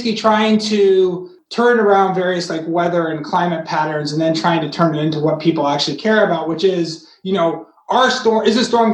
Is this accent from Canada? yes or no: no; Massachusetts, United States; And I grew up in Massachusetts, so I'm a diehard Red Sox fan.